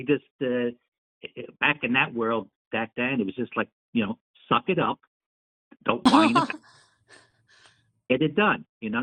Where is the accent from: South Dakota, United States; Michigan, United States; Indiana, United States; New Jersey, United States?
New Jersey, United States; like I said, I'm from Jersey. That's where I hail from.